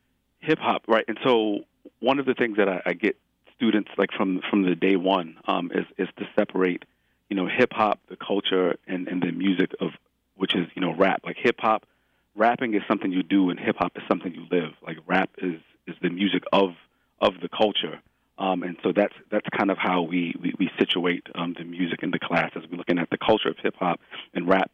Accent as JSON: {"language": "English", "town": "New York City", "region": "New York", "country": "United States", "tie": "born or raised there", "said": "And so growing up in New York City, in Harlem at the time, like, I didn't know the word hip-hop, right?"}